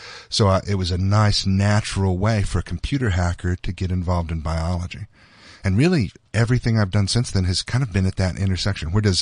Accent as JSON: {"language": "English", "region": "Texas", "country": "United States", "tie": "born or raised there", "said": "I grew up in Texas, and so we've got a lot of those guys too."}